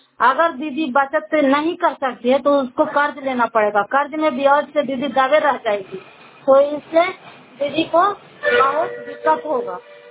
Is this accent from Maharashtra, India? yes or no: no; Bihar, India; सुना घर फतेहपुर पंचायत मकरौता जिला नालंदा कराचरा निवासी हूँ